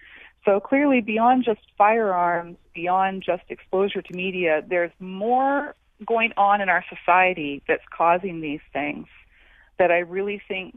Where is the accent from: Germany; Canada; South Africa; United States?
Canada; moved away; I'm Canadian, I immigrated here 18 years ago